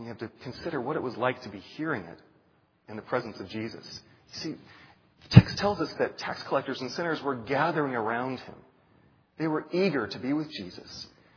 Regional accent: Manassas, Virginia, United States; I grew up in a smaller town as well. Perhaps not this small. I grew up in Manassas.

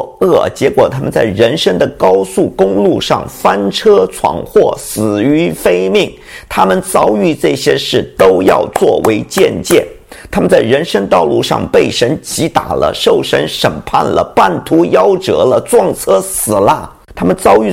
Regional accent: China; 我们中国人俗话说，前车之覆是后车之鉴，我们要引以为戒

